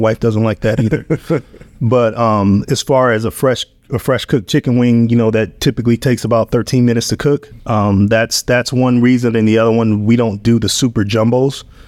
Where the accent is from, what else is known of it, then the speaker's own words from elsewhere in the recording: Denver, Colorado, United States; I mean, I'm from Denver. So, you know, I grew up in Park Hill, you know, growing up in Denver, and then, you know, I finished high school in Aurora.